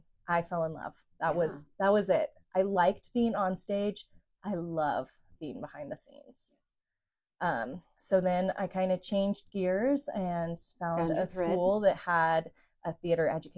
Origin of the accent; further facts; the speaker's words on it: Portland, Oregon, United States; And growing up in Portland, Bend was always a place that I visited and loved.